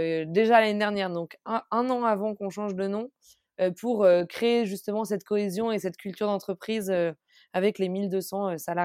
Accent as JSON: {"language": "French", "town": "Lyon", "region": "Auvergne-Rhône-Alpes", "country": "France", "said": "en tant que lyonnaise proche des Alpes et de la Savoie"}